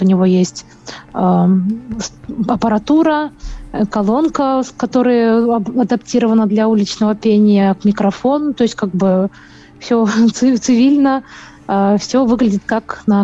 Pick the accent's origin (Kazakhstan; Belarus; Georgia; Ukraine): Belarus; now in Kursk, Russia; Мы с мужем незрячие родители, живем в Курске уже, получается, ну, почти 10 лет, получили гражданство, ну, я сама из Беларуси, а муж из Казахстана.